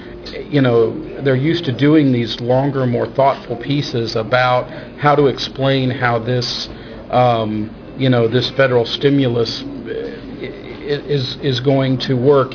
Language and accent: English; Denver, Colorado, United States; Rocky Mountain News from my hometown, Denver, goes out of business.